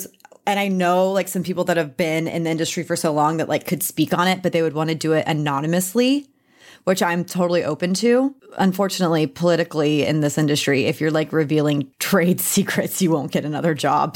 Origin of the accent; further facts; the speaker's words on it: Texas, United States; I'm a Texan, so I was like, Le Domain.